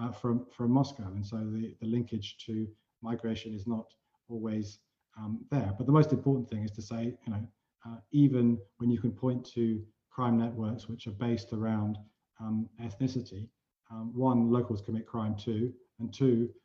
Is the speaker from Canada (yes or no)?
no; United Kingdom; I mean, I grew up in Britain with IRA terrorism. We had bombs going off all the time.